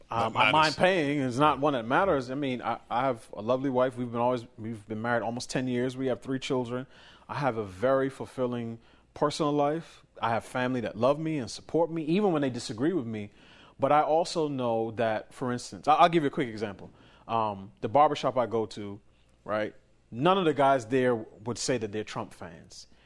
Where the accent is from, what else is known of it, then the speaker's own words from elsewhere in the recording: New York City, New York, United States; I grew up in New York City.